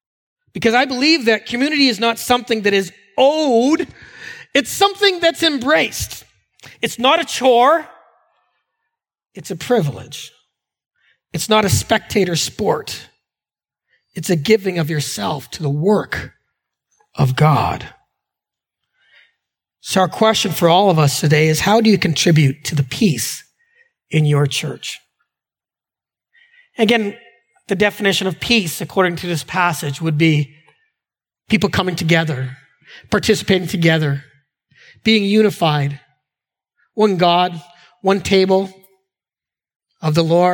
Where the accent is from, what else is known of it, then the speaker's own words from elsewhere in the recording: Canada; when we grew up in Canada, we would use the language that China is in the far east, right?